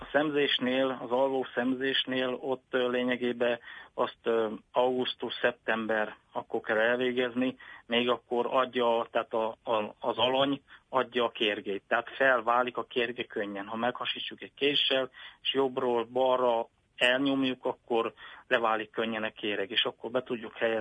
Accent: Érolaszi, Bihor, Romania; Az én kertemben, ott Érolasziban, ahol én születtem és felnőttem, ott már az én apukám elkezdte beültetni gyümölcsfákkal

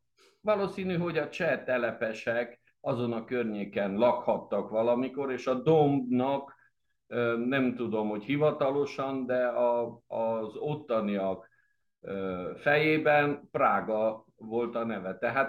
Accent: Hunedoara County, Romania; én a Zsírvölgyében születtem, ott nőttem fel, ott is érettségiztem. A szüleim nem zsírvölgyiek, hanem oda kerültek az 50-es években

